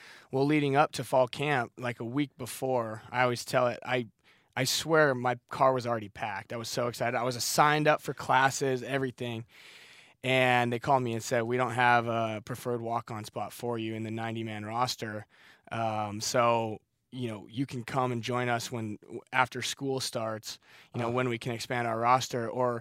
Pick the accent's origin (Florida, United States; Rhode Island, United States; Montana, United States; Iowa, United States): Montana, United States; so when you're growing up in Montana, mm-hmm. you know, my dad went to University of Montana, and the Grizz, University of Montana Grizzlies, is like, you know, the big show. We don't have any NFL teams.